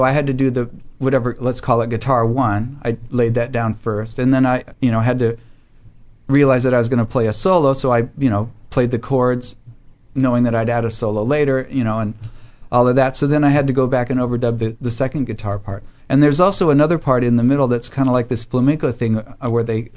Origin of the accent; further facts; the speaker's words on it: San Jose, California, United States; I grew up in San Jose, and I came down here basically because I knew this is where the whole music scene was